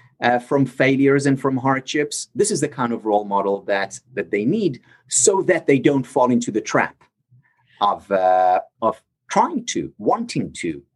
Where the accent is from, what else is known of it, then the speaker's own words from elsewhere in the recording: Israel; I'm originally from Israel